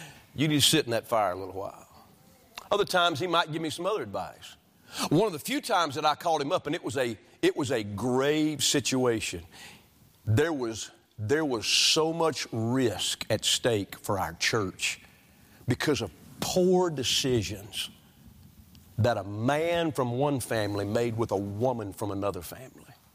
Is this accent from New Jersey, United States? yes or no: no; Alabama, United States; Well, so I'm from Alabama.